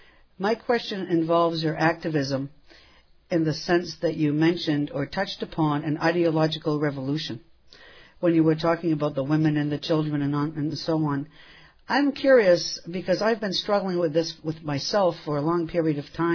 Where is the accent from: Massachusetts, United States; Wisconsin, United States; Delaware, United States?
Massachusetts, United States; I'm from Massachusetts.